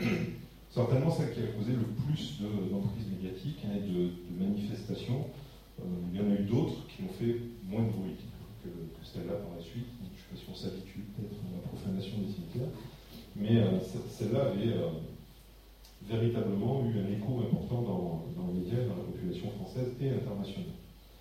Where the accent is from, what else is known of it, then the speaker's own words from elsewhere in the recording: Occitanie, France; puisque je viens plus au sud de Nîmes, et on dit plutôt Carpentras, c'est là chez nous